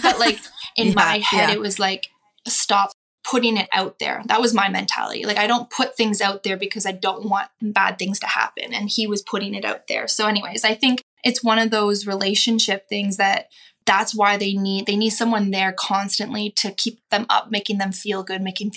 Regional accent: London, Ontario, Canada; born or raised there

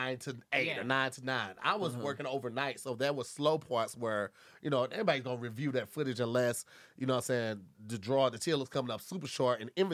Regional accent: St. Louis, Missouri, United States; "Yo, man, I'm from St. Louis."

